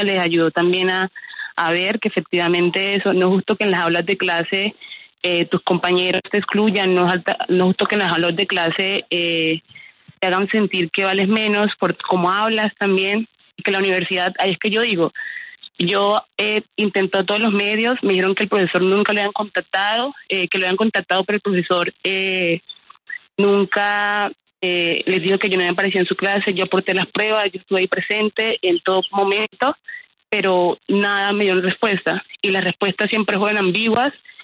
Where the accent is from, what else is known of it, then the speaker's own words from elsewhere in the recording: Pacific region, Colombia; Pues es que yo no soy de Bogotá. Para muchos de nosotros, estudiantes del Pacífico, irnos a Bogotá y sostenernos es muy difícil.